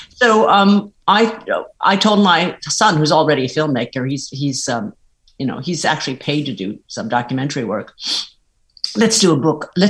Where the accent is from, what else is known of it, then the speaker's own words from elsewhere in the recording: San Diego, California, United States; I grew up in San Diego.